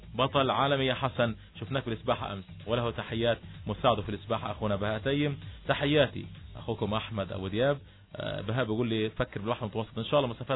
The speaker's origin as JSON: {"language": "Arabic", "country": "Palestine", "said": "نحن شعب فلسطيني"}